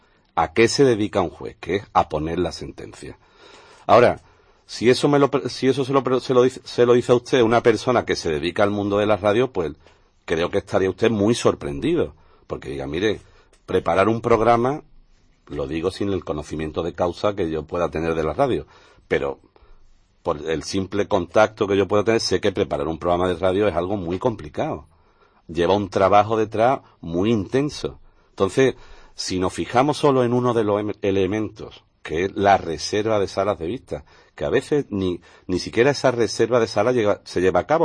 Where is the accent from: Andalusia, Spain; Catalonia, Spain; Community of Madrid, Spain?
Andalusia, Spain; Málaga; Yo soy de Málaga